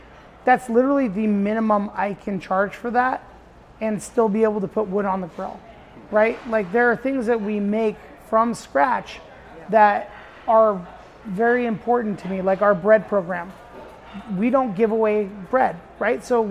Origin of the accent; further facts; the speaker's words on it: Las Vegas, Nevada, United States; I mean, like, I was born and raised in Las Vegas.